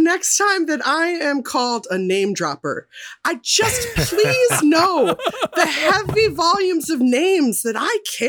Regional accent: Midwest, United States; for being a Midwesterner who admitted that she didn't own any plaid.

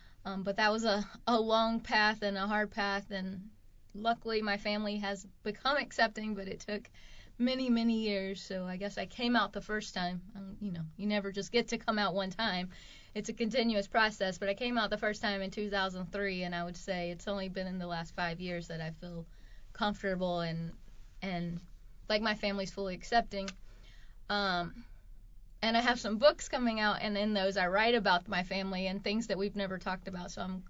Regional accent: the South, United States; Well, I grew up in, like I said, a really rural area, very conservative, both politically and religiously.

